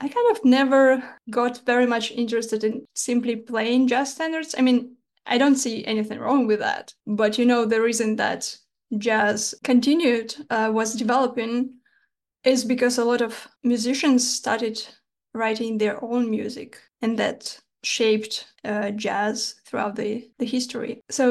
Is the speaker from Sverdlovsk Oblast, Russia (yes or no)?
yes; Yekaterinburg, Sverdlovsk Oblast, Russia; English is a second language; I would say there are a lot of jazz players in Russia, and I would say in the city I grew up in Yekaterinburg.